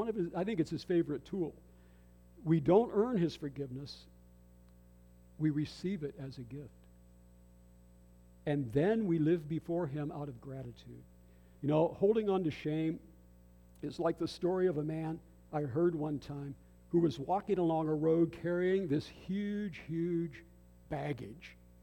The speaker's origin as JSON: {"language": "English", "town": "Moss Grove", "region": "Pennsylvania", "country": "United States", "tie": "born there", "said": "I was born in Moss Grove, Pennsylvania."}